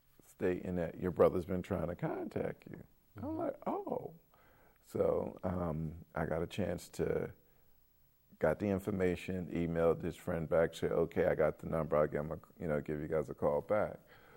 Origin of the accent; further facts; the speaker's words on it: Philadelphia, Pennsylvania, United States; You know, we were both born and raised in Philadelphia.